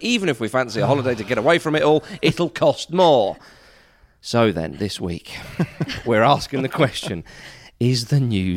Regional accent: United Kingdom; speaking as a British citizen in the Western world

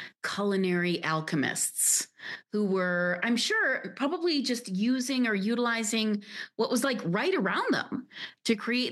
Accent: Illinois, United States; I grew up outside Chicago and, you know, you go downtown Chicago and the deep dish and all

